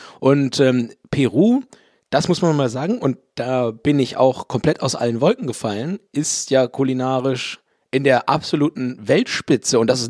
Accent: Hamburg, Germany; aus meiner Heimatstadt Hamburg.

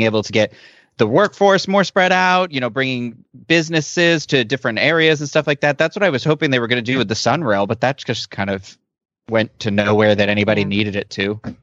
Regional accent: Boston, Massachusetts, United States; There must be a train here because I'm from Boston and there's trains that will take you everywhere.

